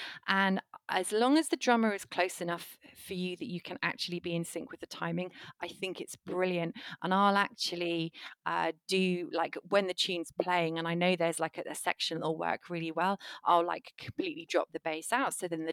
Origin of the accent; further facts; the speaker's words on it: Worthing, South East England, United Kingdom; we were due in my hometown of Worthing, which is on the South Coast.